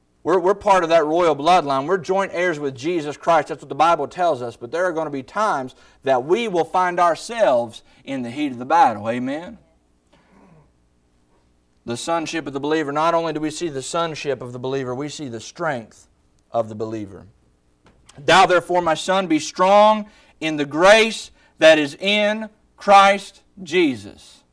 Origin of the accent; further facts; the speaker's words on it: Hurricane Creek, West Virginia, United States; And I, as a boy, little boy growing up on Hurricane Creek, West Virginia, I remember I loved using a slingshot.